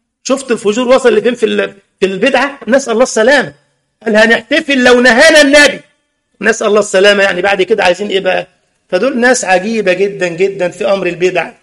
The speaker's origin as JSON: {"language": "Arabic", "country": "Egypt", "said": "لدرجة أن أحد المعممين عندنا في مصر للأسف يقول"}